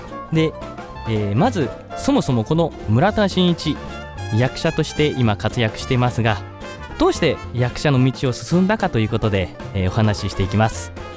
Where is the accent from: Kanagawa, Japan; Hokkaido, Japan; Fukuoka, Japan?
Kanagawa, Japan; Kawasaki; 、現在29歳、男、独身。生まれも育ちも神奈川県川崎市。これは変わりませんね。もうずっとこの川崎市で住んで、育っています。